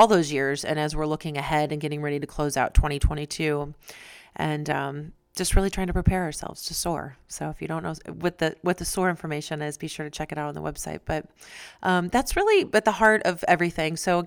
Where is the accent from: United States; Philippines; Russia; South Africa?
United States; Missouri; everybody in the state of Missouri, where my home state is